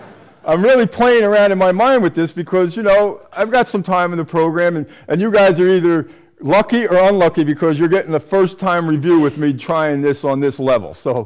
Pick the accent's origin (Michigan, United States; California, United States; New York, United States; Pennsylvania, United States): New York, United States; New York City; I was born in 1953 in New York City. My mother left me with black babysitters in Harlem during that period of time